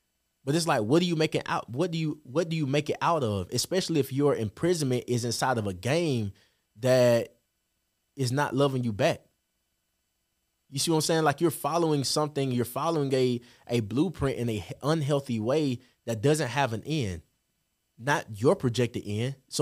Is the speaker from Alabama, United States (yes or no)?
yes; Birmingham, Alabama, United States; It was just different because I'm from Birmingham, Alabama. I didn't realize that there was a world outside of just being a city boy.